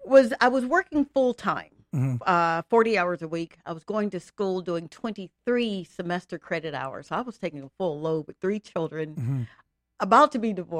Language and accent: English; Mississippi, United States; Came from Mississippi. Mm-hmm. Born in Mississippi, born and raised in Mississippi.